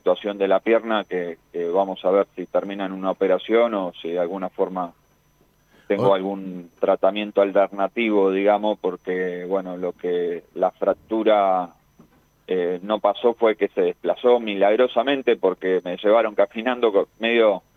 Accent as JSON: {"language": "Spanish", "country": "Argentina", "said": "Por eso fui, porque soy argentino, porque tengo derechos constitucionales"}